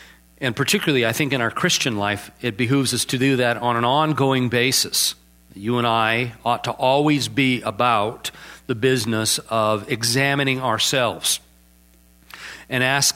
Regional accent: Indiana, United States; moved away as an adult; now in Arizona, United States; I was born and raised in Porter County and then moved to Arizona. And so all my life until the age of 41, I didn't have to put up with this insanity.

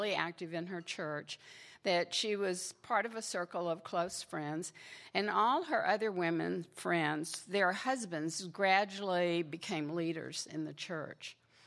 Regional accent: Mississippi, United States; And you hear, maybe some of you hear it in my voice, I grew up in Mississippi, okay?

